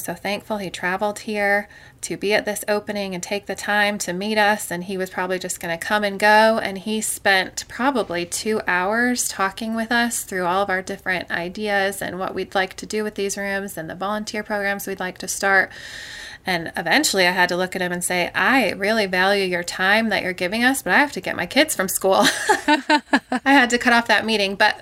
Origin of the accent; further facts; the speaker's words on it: Detroit, Michigan, United States; We grew up together in Detroit, Michigan, and it just so happens that we both live with our families now in South Carolina